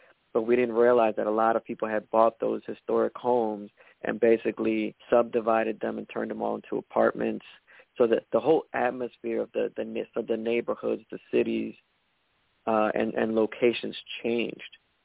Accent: Atlantic City, New Jersey, United States; Yeah, so I'm originally from the Atlantic City area.

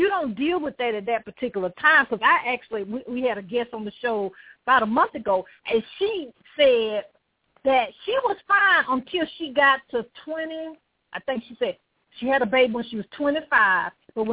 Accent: the South, United States; You know, I'm from the South, so I can talk about it.

